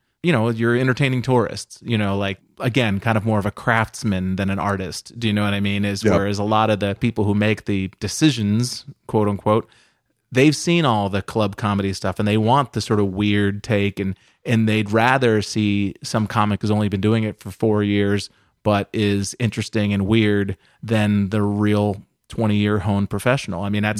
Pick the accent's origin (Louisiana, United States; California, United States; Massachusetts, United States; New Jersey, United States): Massachusetts, United States; I grew up outside of Boston in Massachusetts.